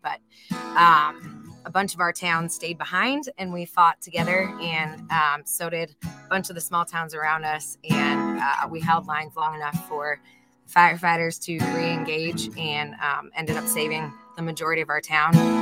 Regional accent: Estacada, Oregon, United States; And I'm from a little tiny town, born and raised in Estacada, Oregon.

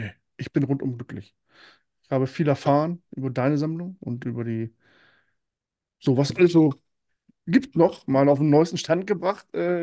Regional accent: Hanover, Lower Saxony, Germany; Ich komme ja aus der Region Hannover. Ist ja jetzt nicht so weit nach oben.

